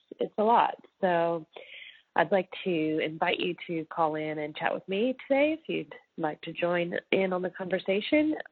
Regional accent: United States; moved away as an adult; now in Australia; I'm living now in the Sunshine Coast of Australia, although I am American. I've moved here 3 years ago to start a family.

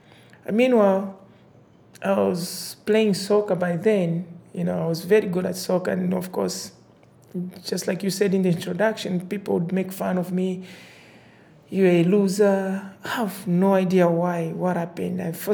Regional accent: Zambia; I'm from Zambia, and I was born in a very poor family.

